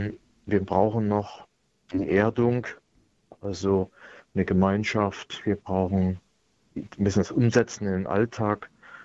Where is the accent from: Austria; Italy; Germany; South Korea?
Germany; East Germany; Ich komme ja auch aus dem Ostdeutschland, wo wir in einer starken Diaspora gelebt haben.